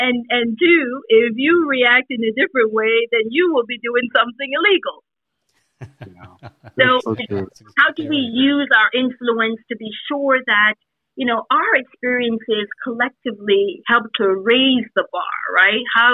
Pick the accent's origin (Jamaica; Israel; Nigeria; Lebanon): Jamaica; now in Atlanta, United States; Again, I'm from Jamaica, so, you know, any cold climate place was out of the way.